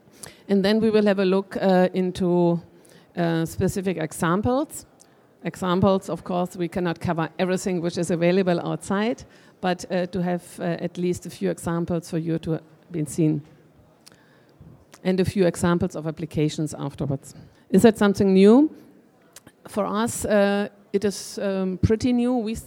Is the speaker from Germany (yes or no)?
yes; Germany; English is a second language; I'm from Germany